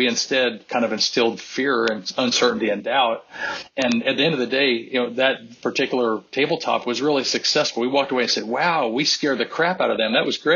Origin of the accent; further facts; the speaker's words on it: Missouri, United States; I'm from Missouri. It's all show me, right?